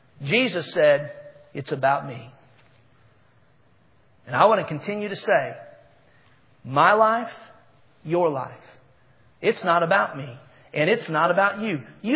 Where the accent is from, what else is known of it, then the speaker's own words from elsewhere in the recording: United States; I speak good old Jefferson County. I was raised in Washington County, so I had to get more educated to come into Jefferson County